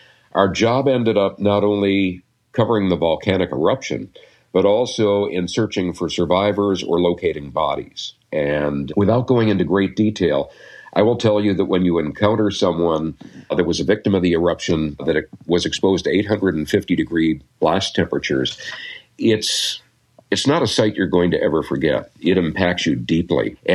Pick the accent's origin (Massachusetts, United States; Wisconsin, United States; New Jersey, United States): Wisconsin, United States; now in Seattle, United States; I grew up in Wisconsin, more or less, so there aren't many hills or mountains there, unlike Utah and like Washington State.